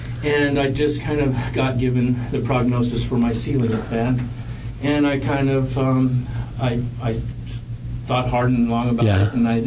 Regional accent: Ventura, California, United States; I'm from Ventura.

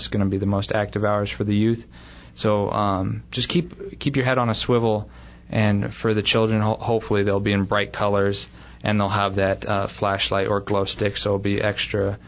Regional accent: Prescott, Arizona, United States; I grew up born and raised in Prescott, in Prescott Valley, went to school down at U of A in Tucson for 4 years. And then moved to Seattle, actually, for a couple of years and worked in corporate business. Decided to move back home

